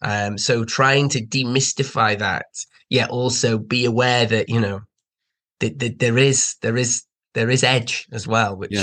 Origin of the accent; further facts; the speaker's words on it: Liverpool, North West England, United Kingdom; born there; So I was born in Liverpool, got a lot of Scousers in my family.